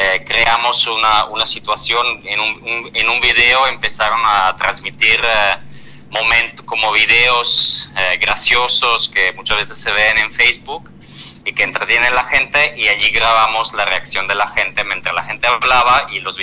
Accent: Italy; now in Guadalajara, Mexico; yo soy artista italiano, pero ahora me ubico como de base en Guadalajara

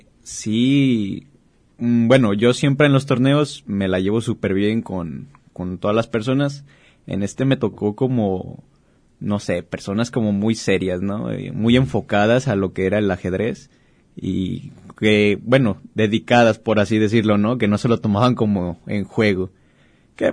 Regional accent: Guadalajara, Jalisco, Mexico; Luego yo también pues soy de Guadalajara, no soy de aquí de Autlán.

